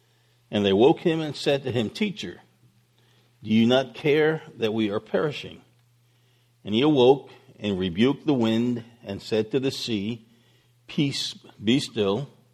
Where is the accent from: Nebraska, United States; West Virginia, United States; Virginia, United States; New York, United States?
New York, United States; New York City; Now, I grew up in New York City. I know hardly anything about boats and fishing